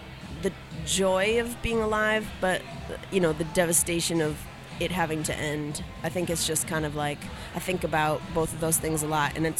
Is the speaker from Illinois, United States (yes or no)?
yes; Illinois, United States; So I grew up outside of Chicago, and then I went to college in California in the Bay Area